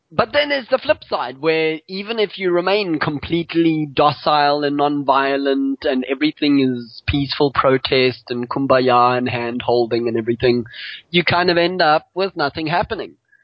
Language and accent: English; South Africa; Yeah, it's being South African, I'm very familiar with protest action.